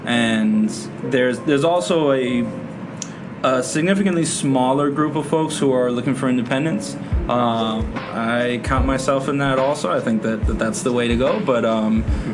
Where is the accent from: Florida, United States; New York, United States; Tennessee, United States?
New York, United States; I'm a Puerto Rican from the States, right?